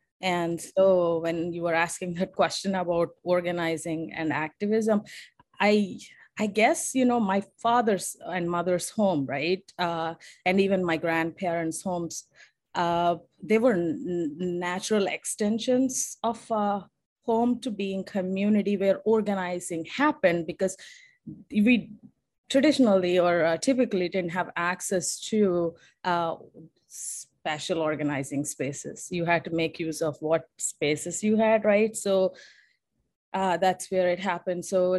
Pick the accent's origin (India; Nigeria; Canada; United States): India; Guntur, Andhra Pradesh; moved away as an adult; I just felt a very strong urge in my body and spirit to just leave Guntur, my hometown.